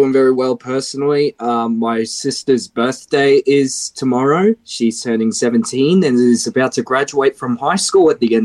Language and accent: English; Queensland, Australia; I'm a Queenslander